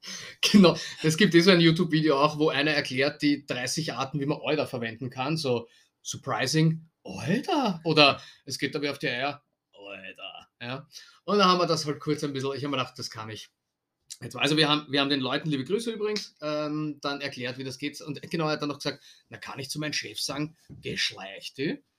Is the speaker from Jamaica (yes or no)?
no; Vienna, Austria; über wen anderen herziehen, das ist relativ leicht als Wiener sowieso.